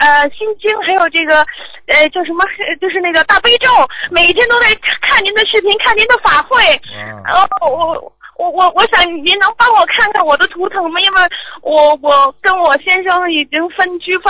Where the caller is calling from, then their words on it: Hong Kong; 我是从香港打来的